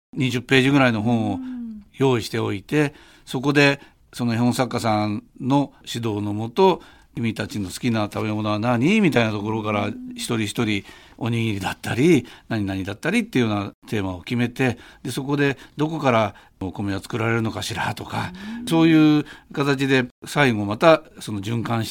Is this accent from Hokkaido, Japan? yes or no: no; Fujisawa, Kanagawa, Japan; 地元藤沢でそれを生かしたいなというふうに考えたことが、この団体を立ち上げようとしたきっかけであります。